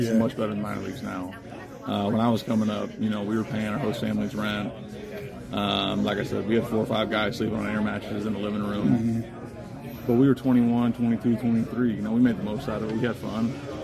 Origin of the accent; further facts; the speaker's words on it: Milton, Washington, United States; I'm from a small town called Milton, Washington.